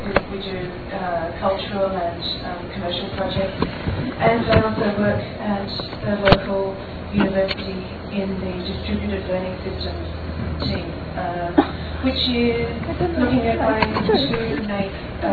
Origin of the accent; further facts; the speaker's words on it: Melbourne, Victoria, Australia; from Melbourne, Australia, which is sort of part of Asia.